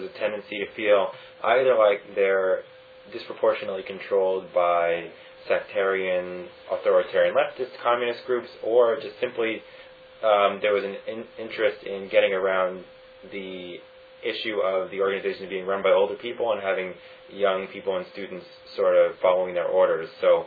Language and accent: English; Providence, Rhode Island, United States; I'm from Providence, Rhode Island